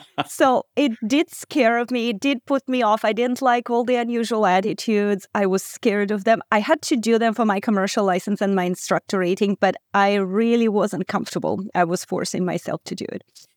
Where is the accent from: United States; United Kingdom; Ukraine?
Ukraine; Bakhmut, Donetsk Oblast; now in Canada; I was born and raised in Bakhmut in Ukraine, the city that unfortunately doesn't exist anymore.